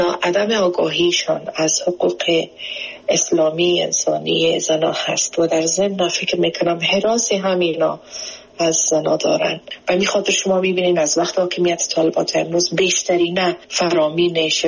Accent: Afghanistan; moved away as an adult; مجبور به ترک افغانستان برای اولین بار شدیم

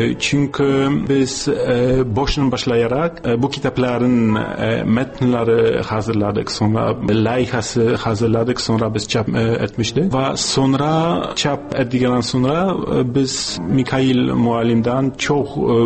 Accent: Kazakhstan; accent: Kazakh; Azerbaijani is a second language; Ona görə Azərbaycan dili mənim üçün biraz yaxındır. Aksentim mən bilirəm biraz qobuddur. Çünki Qazaq dili biraz qobud dilidir.

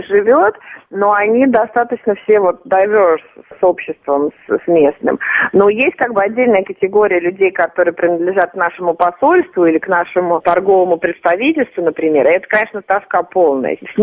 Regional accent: Saint Petersburg, Russia; Не знаю, потому что я из Петербурга.

